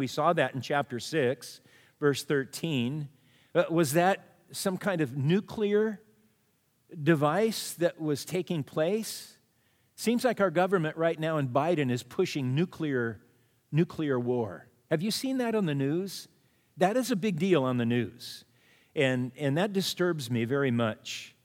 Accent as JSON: {"language": "English", "town": "Manhattan Beach", "region": "California", "country": "United States", "tie": "born or raised there", "said": "They had microorganisms in the water there when I grew up in Manhattan Beach"}